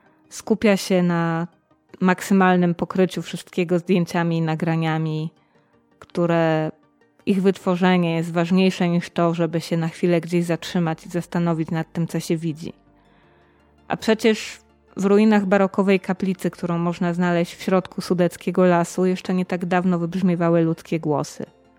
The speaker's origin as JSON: {"language": "Polish", "town": "Poznań", "region": "Greater Poland Voivodeship", "country": "Poland", "tie": "born or raised there", "said": "W takim mieście się urodziłam i wychowałam, choć było to w czasie, kiedy masowa turystyka miała zupełnie inne oblicze w Polsce i w Poznaniu, bo o tym mieście mowa."}